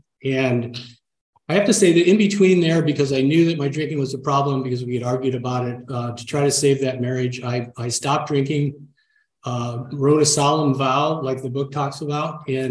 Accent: St. Louis, Missouri, United States; My parents stayed together. I never really had what I call a troubled childhood. I grew up in St. Louis. I got sent to private schools.

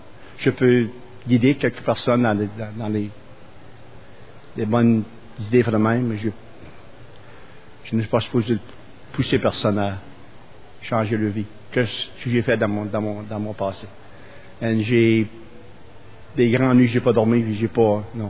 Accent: Hartford, Connecticut, United States; Je suis de Hartford, Connecticut. Et je parle français

